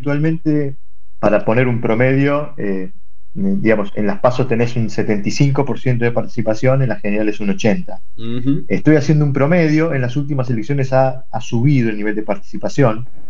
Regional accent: Argentina; Somos los argentinos una sociedad muy absolutamente democrática y muy politizada

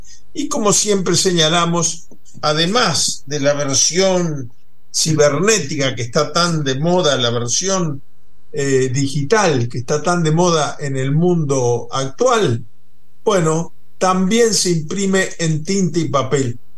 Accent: Uruguay; felicitarlos como uruguayos

